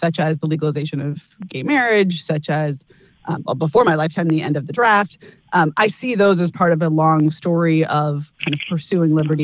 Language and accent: English; Washington, District of Columbia, United States; I grew up in Washington, D.C., and so for me, I saw the state as farce.